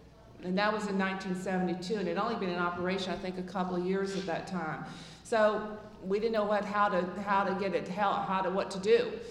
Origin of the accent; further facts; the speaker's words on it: Atlanta, Georgia, United States; I don't come from California originally. I'm from Atlanta, Georgia. And so I'm speaking from the southern point of view